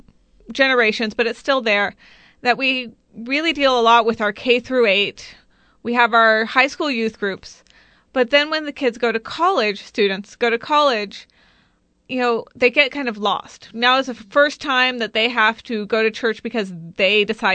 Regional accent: Kansas, United States; Well, I'm originally from Kansas, so I just moved to Texas.

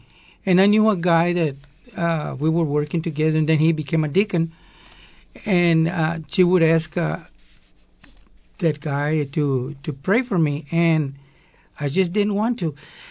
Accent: Corpus Christi, Texas, United States; also born or lived in Brownsville; Well, I was born in Brownsville, Texas. And my parents moved to Corpus when I was about 5 years of age. And I went to Southgate, North Side, the old North Side, and Roy Miller.

